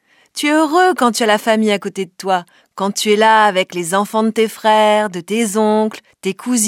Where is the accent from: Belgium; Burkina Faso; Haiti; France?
Burkina Faso; Chez nous, au Burkina, on voit la famille tous les jours.